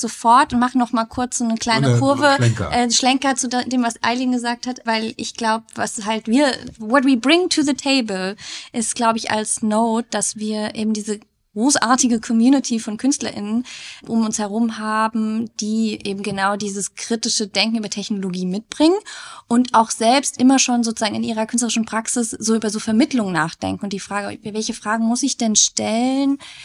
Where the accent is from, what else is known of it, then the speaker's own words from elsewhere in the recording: Hesse, Germany; Ich muss gestehen, ich komme aus Nordhessen